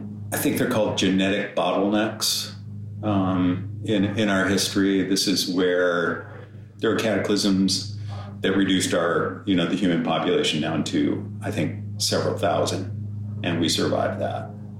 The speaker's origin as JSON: {"language": "English", "town": "Denver", "region": "Colorado", "country": "United States", "tie": "born or raised there", "said": "I grew up in Colorado. I grew up in southeastern Denver."}